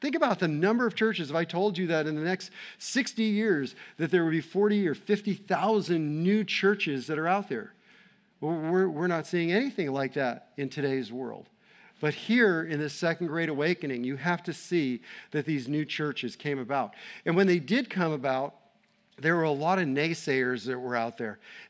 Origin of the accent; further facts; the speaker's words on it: Boston, Massachusetts, United States; I grew up on the East Coast, and I grew up in the Boston area, a big Boston Red Sox fan.